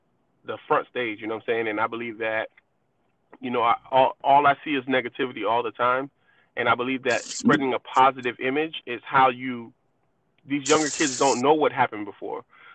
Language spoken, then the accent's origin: English; North Miami, Florida, United States; now in Sunrise, United States; Well, you know, I grew up in North Miami.